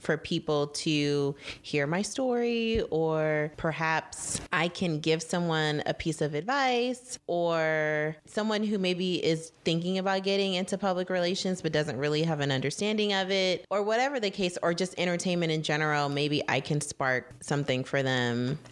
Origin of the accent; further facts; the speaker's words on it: Los Angeles, California, United States; I am born and raised in Los Angeles. Grew up with my grandparents.